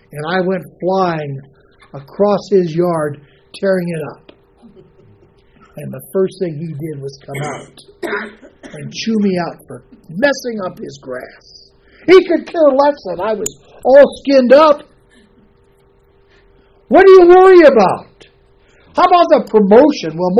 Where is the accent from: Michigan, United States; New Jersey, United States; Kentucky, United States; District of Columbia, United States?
Michigan, United States; Detroit; Growing up in Detroit, we had this Jewish couple, the Mosses, living on the northern side of our house.